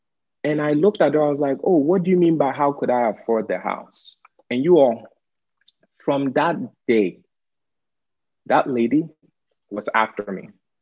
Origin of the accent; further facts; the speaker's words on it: Ghana; now in United States; So, you know, as an immigrant, as a Ghanaian, you get to the US and the first thing that your parents and every single relative tells you is that you need to work very hard, okay?